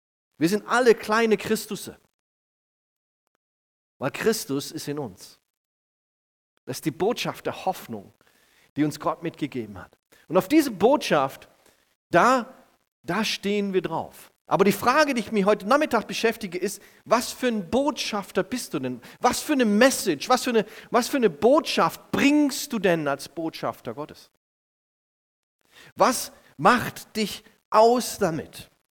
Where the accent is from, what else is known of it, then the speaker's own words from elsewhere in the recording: Ditzingen, Baden-Württemberg, Germany; Ich komme aus der Nähe von Leonberg, aus Ditzingen, bin dort Pastor einer lokalen Ortsgemeinde.